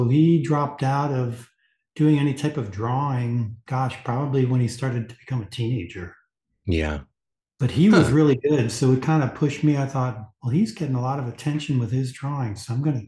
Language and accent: English; Montclair, New Jersey, United States; And so we lived in Montclair. And he would take the train in to the city every day. So it was just growing up in New Jersey, in the suburbs of New